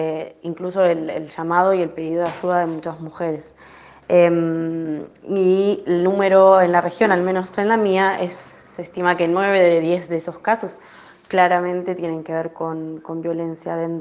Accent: Argentina; moved away as an adult; also born or lived in La Plata; now in Bologna, Italy; estoy en Bolonia, soy argentina, vivía en La Plata y ahora estoy estudiando aquí en Italia.

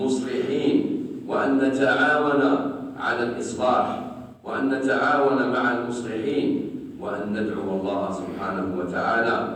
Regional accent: Algeria; بإشعال النيران في عدة غابات من بلادنا الجزائر الحبيبة

